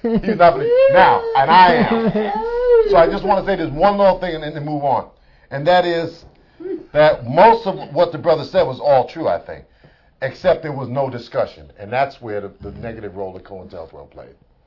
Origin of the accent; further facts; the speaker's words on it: New York, United States; I'm from New York, so he's talking about my stuff, all right?